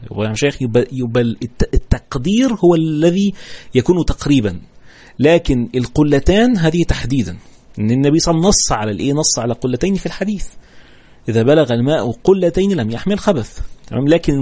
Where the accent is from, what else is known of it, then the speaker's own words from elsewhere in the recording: Egypt; إحنا عندنا في مصر كل حاجة كده سفروتة صغيرة خالص